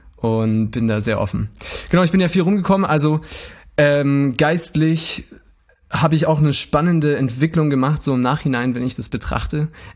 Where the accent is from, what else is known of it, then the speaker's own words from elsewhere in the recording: Munich, Bavaria, Germany; Ey, ich komme ja aus München, gell? Eigentlich kann ich auch schon ein bisschen bayerisch reden.